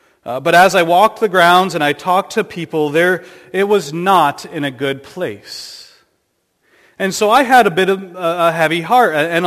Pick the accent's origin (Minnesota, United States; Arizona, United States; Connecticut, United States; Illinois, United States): Connecticut, United States; I was able to be Bible teacher at a camp I grew up in Connecticut, and this is the place where I put my faith in Christ.